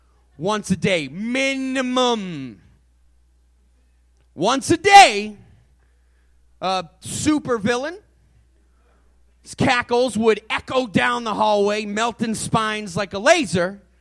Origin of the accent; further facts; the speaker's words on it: New England, United States; I'm from New England, man.